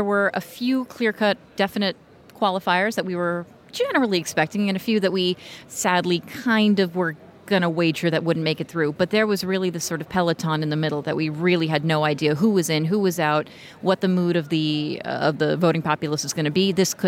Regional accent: United States; from the United States.

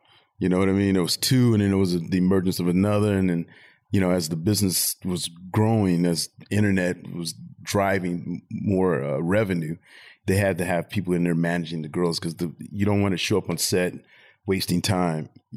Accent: Pomona, California, United States; I was born and raised in Pomona. My family was pretty much Pomona, LA.

